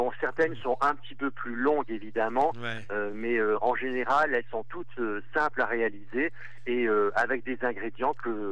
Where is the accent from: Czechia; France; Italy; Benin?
Italy; Et puis bon, moi, en tant que Italien, eh bien, je ne connaissais pas du tout ce légume.